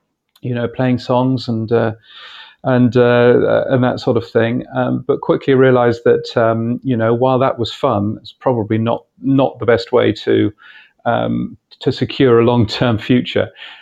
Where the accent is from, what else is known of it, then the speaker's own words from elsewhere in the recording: United Kingdom; now in Australia; As is obvious, I'm a Brit as well.